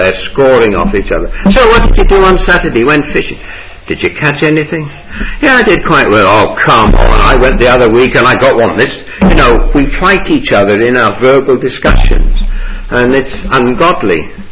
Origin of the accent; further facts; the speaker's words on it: England, United Kingdom; And all we mean is, us English do it. And we only do it because we're English.